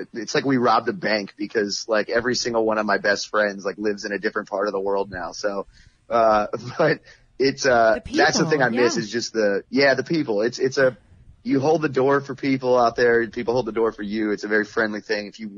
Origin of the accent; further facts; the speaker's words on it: Cranberry Township, Pennsylvania, United States; also born or lived in Silver Spring, Maryland; I'm originally from, I was born in Silver Spring, Maryland, but I moved to Cranberry Township when I was one.